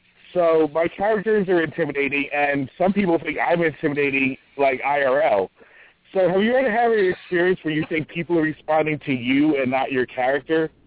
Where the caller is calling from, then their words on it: New Jersey, United States; Hey, it's … from Jersey.